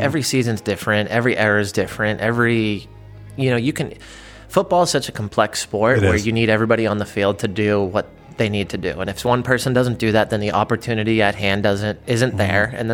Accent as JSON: {"language": "English", "region": "Massachusetts", "country": "United States", "tie": "born or raised there", "said": "I grew up in Massachusetts."}